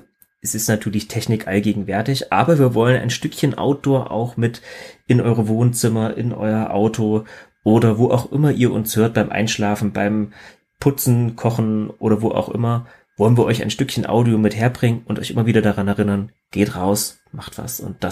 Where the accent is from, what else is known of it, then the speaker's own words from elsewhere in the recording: Thuringia, Germany; Ich stamme ursprünglich aus dem Thüringer Wald, wunderschönes Mittelgebirge.